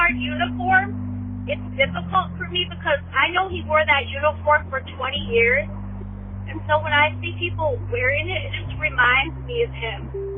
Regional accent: Portland, Michigan, United States; I'm from Portland, Michigan.

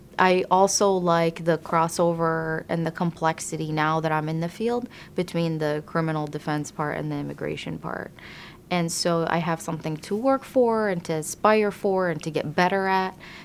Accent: Baghdad, Baghdad Governorate, Iraq; now in United States; I am an American, I am Arab, I am from Iraq, I am from Baghdad.

